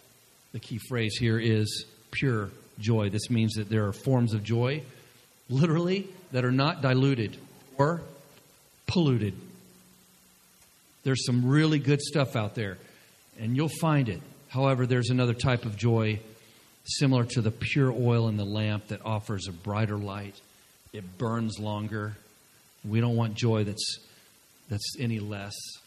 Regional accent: the South, United States; Now, I am from the South, and there's a church literally on every block.

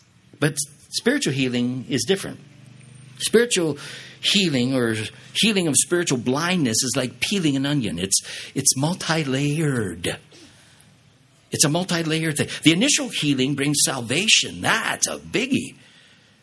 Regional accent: United States; I'm happily married for 47 years with children and grandchildren, and I'm proudly American.

